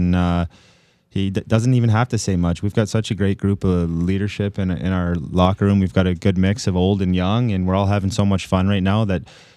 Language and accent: English; Michigan, United States; I'm sure fortunate that I was raised in Michigan, which is a hockey hotbed